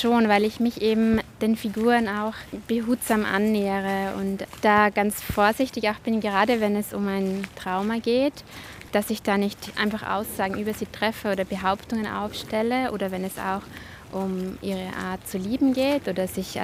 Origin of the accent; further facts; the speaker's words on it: Austria; also born or lived in Switzerland; now in Vorarlberg, Austria; Ich bin Österreicherin und Schweizerin. Ja, jetzt bin ich wieder so, wie ich wohne. Ich wohne in Vorarlberg